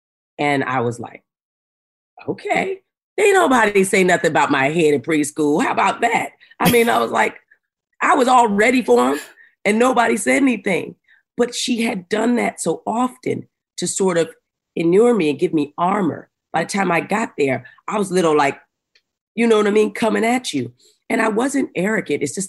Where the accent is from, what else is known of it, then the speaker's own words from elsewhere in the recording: Arizona, United States; when I grew up in Arizona and the mountains of Arizona, and both of my parents were orphans. I spent the first 11 years of my life in a hotel called Starlight off of Route 66.